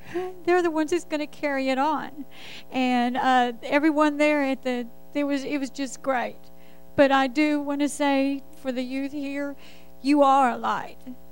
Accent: Little Rock, Arkansas, United States; They didn't know I was from Little Rock.

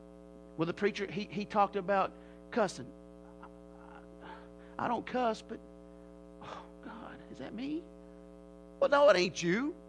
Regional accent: Little Rock, Arkansas, United States; They say, where are you from? I say, I'm from Little Rock.

